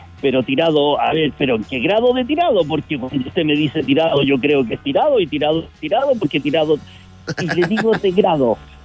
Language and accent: Spanish; Chile; nosotros como chilenos